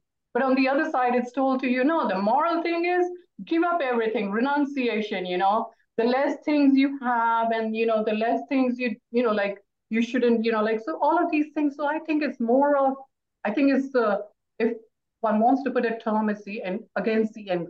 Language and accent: English; India; being the time that I grew up in India